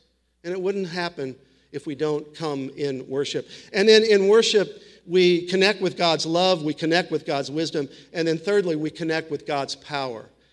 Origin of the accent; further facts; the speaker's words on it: Springfield, Missouri, United States; And I grew up in Springfield, Missouri, going to a lot of Pentecostal charismatic services.